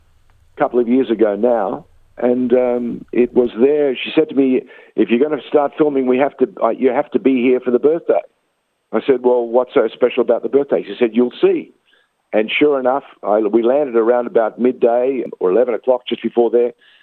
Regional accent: Australia; when they discovered that I was an Armenian from Australia

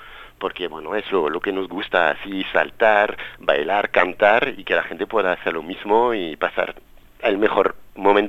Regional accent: Brittany, France; now in Barcelona, Spain; soy francés, soy de la Bretaña francesa, una región así, un poco parecida a Cataluña a nivel político, que siempre hay mucha cultura aquí que la gente se quiere preservar, y la Bretaña es una parte de Francia que es un poco así.

